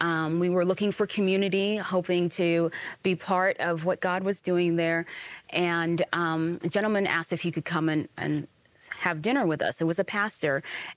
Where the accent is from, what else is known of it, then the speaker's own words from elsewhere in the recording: Kampala, Central Region, Uganda; born there; That comes from Uganda. I was born in Kampala, Uganda, during the days of Idi Amin.